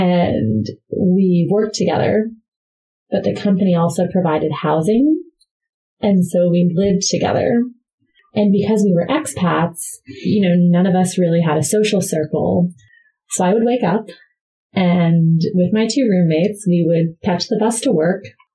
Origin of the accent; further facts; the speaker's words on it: Virginia, United States; I grew up in Northern Virginia